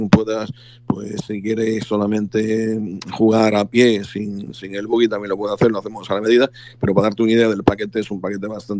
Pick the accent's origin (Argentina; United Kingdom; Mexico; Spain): Spain; Galicia; No, pero bueno, yo soy gallego, evidentemente